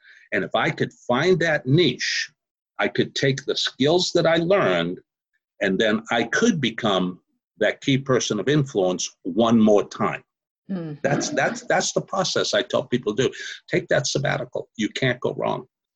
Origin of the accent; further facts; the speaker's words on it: Houston, Texas, United States; and I'm from Houston, Texas, right? And I'm in Mumbai.